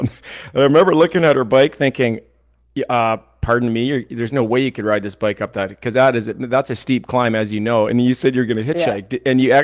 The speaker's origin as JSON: {"language": "English", "country": "Canada", "said": "we're Canadian. We're Canadian"}